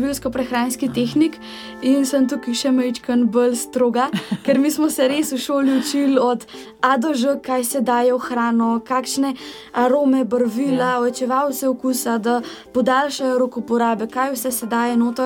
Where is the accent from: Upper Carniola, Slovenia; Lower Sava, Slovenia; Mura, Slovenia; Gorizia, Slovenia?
Upper Carniola, Slovenia; Britof; mi prihajamo iz Britofa pri Kranju